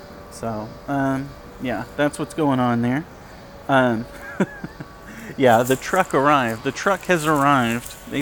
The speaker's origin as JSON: {"language": "English", "country": "United States", "said": "as an American, I always get my geography wrong."}